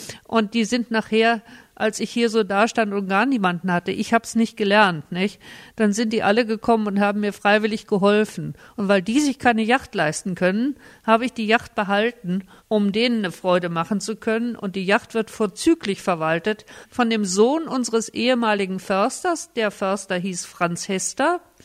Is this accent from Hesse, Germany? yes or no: yes; Hesse, Germany; Ich stamme aus Hessen, nicht?